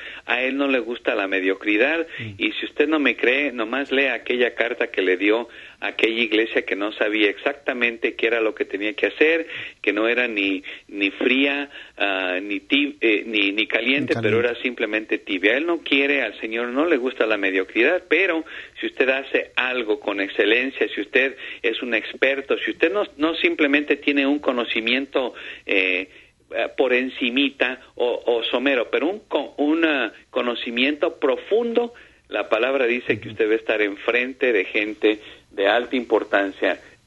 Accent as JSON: {"language": "Spanish", "country": "Ecuador", "said": "yo soy hispano, y creo que ese orgullo de ser hispano, de ser latino, de ser ecuatoriano"}